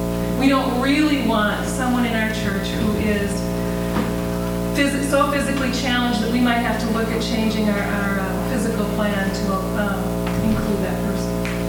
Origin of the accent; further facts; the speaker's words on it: California, United States; I'm from California and grew up without any real awareness of whether or not what my ethnic background was, except I knew there were people of other colors in the place where I lived.